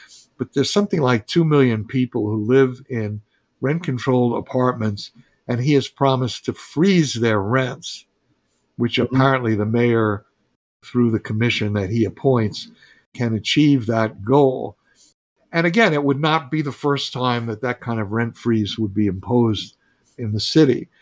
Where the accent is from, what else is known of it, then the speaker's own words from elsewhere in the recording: New York, United States; When I was growing up in New York after World War II, there was a vast public housing program